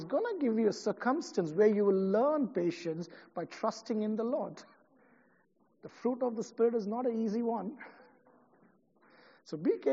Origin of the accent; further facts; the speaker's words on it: South India, India; I come from South India.